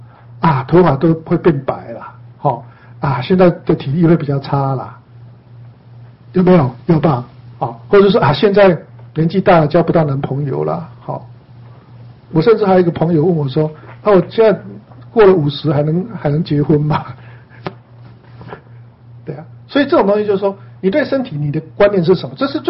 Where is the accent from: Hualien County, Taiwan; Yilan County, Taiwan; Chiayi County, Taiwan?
Yilan County, Taiwan; 是我们宜兰人